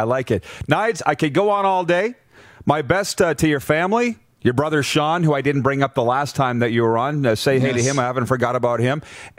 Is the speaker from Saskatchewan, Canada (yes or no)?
yes; Milestone, Saskatchewan, Canada; he's huge in my hometown of Milestone, Saskatchewan, because he looks like any one of the Brown family from down there.